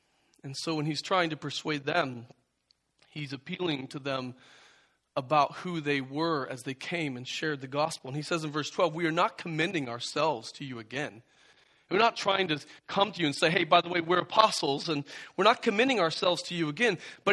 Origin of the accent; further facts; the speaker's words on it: Midwest, United States; I grew up in the Midwest.